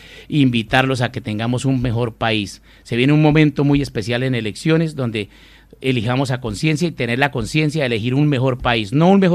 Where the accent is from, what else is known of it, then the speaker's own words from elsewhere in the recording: Florián, Santander, Colombia; mi gran contento, mi descontento inspirador fue haber nacido en Florián, con todas estas cosas de la guerrilla, de estas montañas tan agrestes, de no tener acceso a la ciudad.